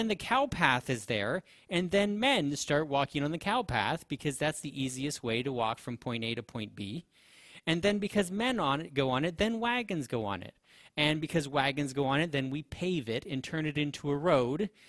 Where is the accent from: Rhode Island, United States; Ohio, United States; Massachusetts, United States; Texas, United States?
Texas, United States; Okay, and I'm from Texas, so I feel quite qualified to talk about cows and cow paths.